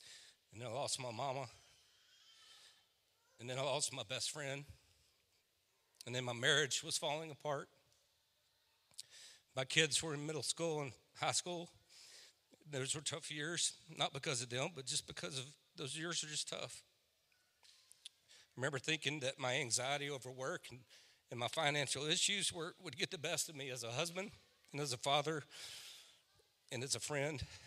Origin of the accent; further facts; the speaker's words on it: Ball, Louisiana, United States; you know I'm from Louisiana, and I can't even say hello without telling the story.